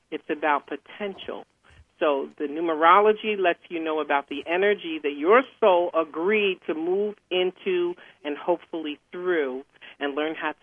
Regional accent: New York, United States; I'm a New Yorker, so I went down to the Lexington Hotel for this huge psychic fair

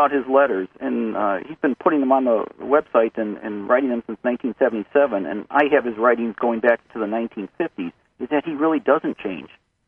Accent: Midwest, United States; I'm a Midwesterner too, and I grew up not too far from Interstate 80, and Omaha is right on Interstate 80 as well.

